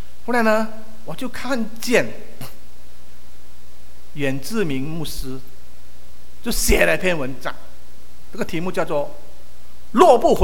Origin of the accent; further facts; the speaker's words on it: China; 我想我们都是中国人，我们了解中国人的思想。